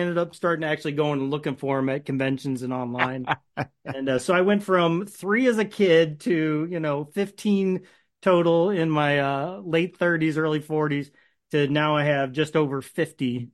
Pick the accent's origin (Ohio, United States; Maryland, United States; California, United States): Ohio, United States; I didn't see treasuries a lot where I grew up in Ohio.